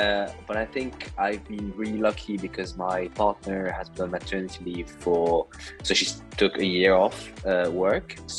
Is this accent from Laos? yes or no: no; France; English is a second language; also born or lived in Germany; now in United Kingdom; I'm originally from France, as you can probably guess from my name and my accent. But I've been in the UK for about 8 years now. I actually studied here for my master's.